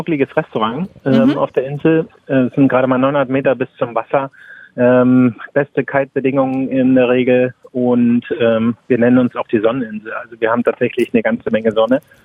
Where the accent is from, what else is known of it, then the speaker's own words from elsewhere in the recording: Cottbus, Brandenburg, Germany; born there; now in Fehmarn, Germany; wir sind auf Fehmarn und das, was hier an Radio geboten wird, ist nicht so wirklich toll. Und deswegen, da ich gebürtiger Cottbusser bin, habe ich natürlich Radio 1 von zu Hause mitgenommen.